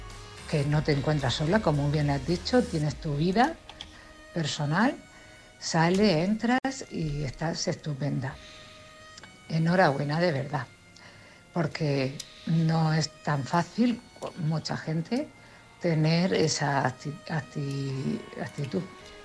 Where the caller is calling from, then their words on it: Cartagena, Region of Murcia, Spain; de Cartagena.